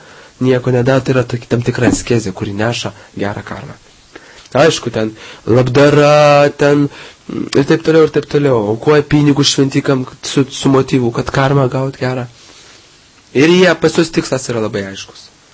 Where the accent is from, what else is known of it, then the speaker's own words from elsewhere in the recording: Kaunas, Kaunas County, Lithuania; born there; Ne, mes gimėm Kaune.